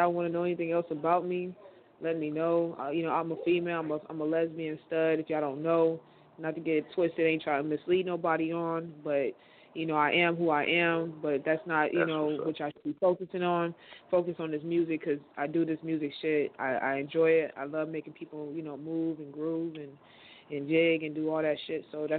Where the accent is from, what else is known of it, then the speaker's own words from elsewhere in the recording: Texas, United States; now in Phoenix, United States; I'm originally from Texas. I'm out here residing in Phoenix, Arizona.